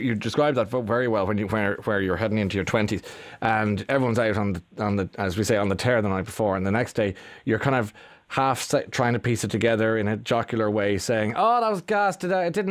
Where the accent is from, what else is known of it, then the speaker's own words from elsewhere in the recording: Ireland; Oh yeah, absolutely. Sure, I'm Irish.